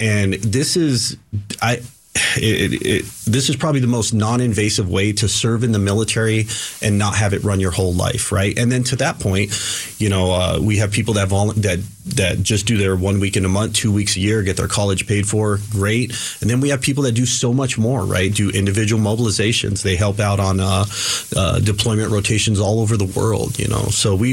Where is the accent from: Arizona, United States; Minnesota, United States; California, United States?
Arizona, United States; also born or lived in Detroit; I was born in Detroit, but I've grown up in Arizona. I graduated from Ironwood High School